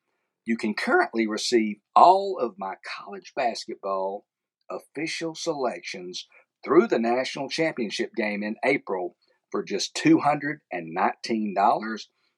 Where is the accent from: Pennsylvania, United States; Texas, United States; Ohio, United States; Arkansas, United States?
Texas, United States; This school, in my home state of Texas, I have friends with close ties and allegiances to this fine institution